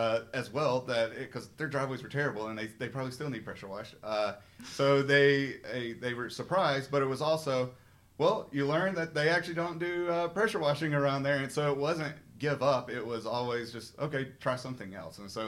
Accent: Owens Cross Roads, Alabama, United States; So I grew up in Owens Crossroads, Big Cove area

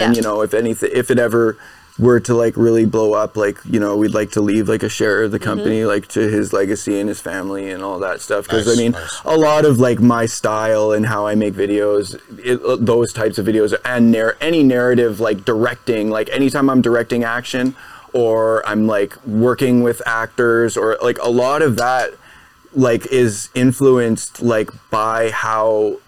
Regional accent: British Columbia, Canada; Yeah, hey, like, we're from Canada.

